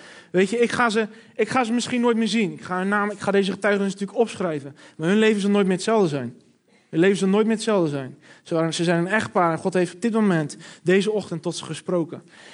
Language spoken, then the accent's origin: Dutch; Rotterdam, South Holland, Netherlands; Misschien hoor je het wel aan mijn tongval. Ik kom uit Charloes. Ik werd net voorgesteld dat Rotterdam, maar ja, dat is gigantisch groot. Ik kom uit Charloes.